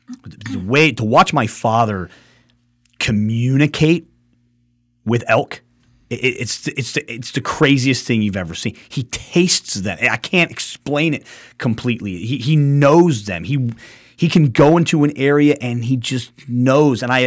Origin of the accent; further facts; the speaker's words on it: Jackson, United States; born there; I was born in Jackson. I didn't spend the majority of my life there.